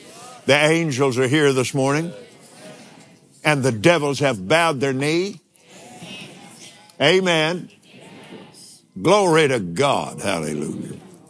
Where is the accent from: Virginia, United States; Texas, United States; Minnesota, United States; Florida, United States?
Texas, United States; Because, look, sweetheart, I was raised in West Texas.